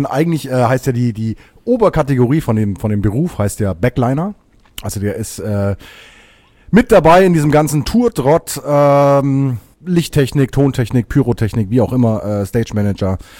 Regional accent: Bavaria, Germany; ich komme eigentlich aus Bayern.

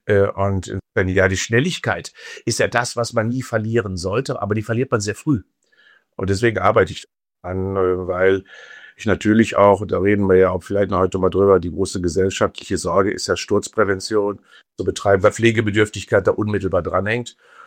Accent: Unna, North Rhine-Westphalia, Germany; born there; quasi an der Grenze zum Ruhrpott, ich bin in Unna geboren

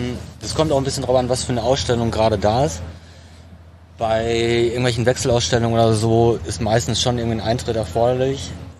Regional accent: Dortmund, North Rhine-Westphalia, Germany; born there; ich bin gebürtiger Dortmunder

